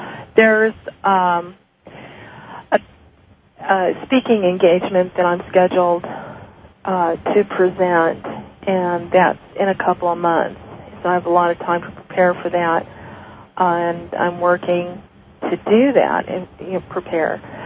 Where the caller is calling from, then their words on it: Glendale, Arizona, United States; Hi, Linda, and I'm calling from Glendale, Arizona.